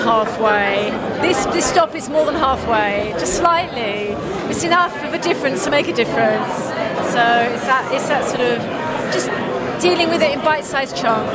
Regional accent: Australia; I'm from Australia. I mean, I swim in Australian seas

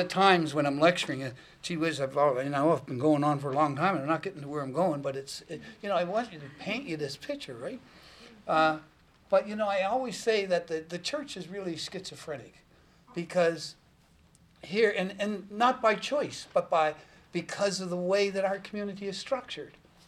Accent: Truro, Nova Scotia, Canada; This we, as I'm talking about it from growing up in Truro, we say that we are indigenous African Nova Scotians.

